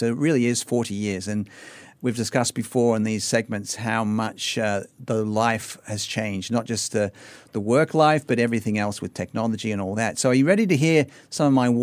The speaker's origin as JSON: {"language": "English", "country": "Australia", "said": "and I'm from Australia, as you know"}